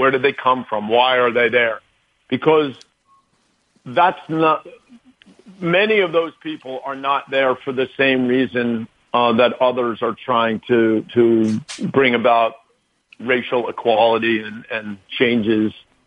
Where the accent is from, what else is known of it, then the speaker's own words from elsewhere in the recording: New Jersey, United States; I'm from New Jersey, and there's been peaceful protests in Newark, New Jersey, and Camden, New Jersey.